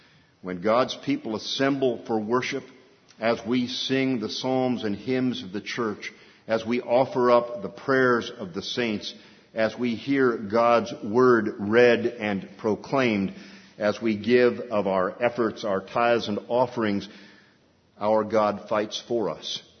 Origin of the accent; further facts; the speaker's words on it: California, United States; I said I was a child of the 60s. Growing up in Southern California.